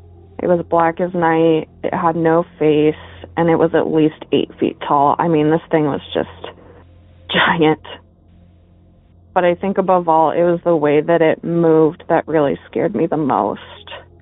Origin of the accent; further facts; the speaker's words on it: Arizona, United States; So I grew up in Arizona. My parents purchased a new build home in the early 90s.